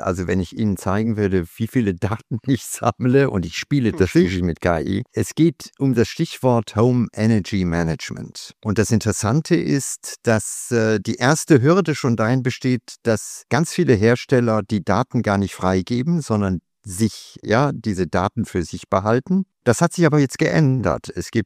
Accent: Luxembourg; now in Germany; ich komme aus Luxemburg

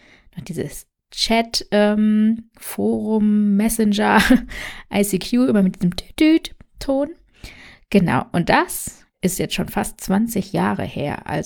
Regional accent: Germany; also born or lived in India; Und zwar bin ich in Indien geboren. Ich wurde aber adoptiert und lebe in Deutschland, seitdem ich 1 Jahr alt bin.

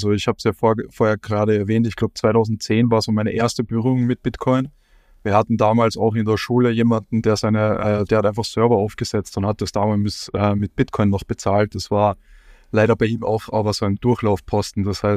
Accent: Salzburg, Austria; Ich komme aus Salzburg, aus dem schönen Österreich, Nachbarn ja von euch.

